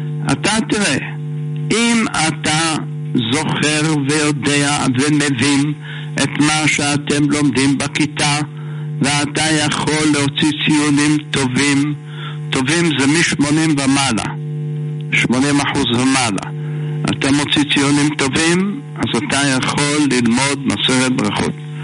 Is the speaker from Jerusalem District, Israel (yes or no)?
yes; Jerusalem, Jerusalem District, Israel; אני יודע שבירושלים, גדלנו בירושלים